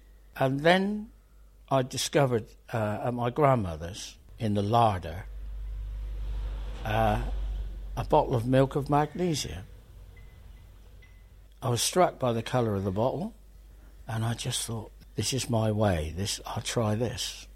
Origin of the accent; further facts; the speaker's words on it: Weymouth, South West England, United Kingdom; I was born and bred in Weymouth, down in Dorset. You can't get more Dorset than me, except for the African-American bit.